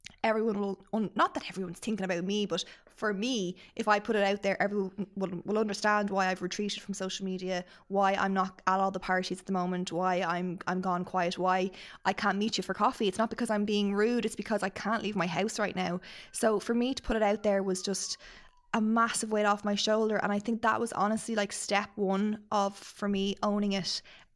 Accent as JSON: {"language": "English", "country": "Ireland", "said": "No, and I don't think we're good at that as Irish people as well."}